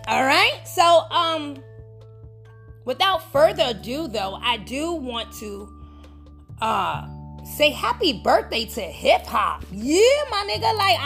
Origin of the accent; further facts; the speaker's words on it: Bronx, New York, United States; hip-hop originated on the west side in Sedgwick Avenue in the South fucking Bronx, my hometown, okay?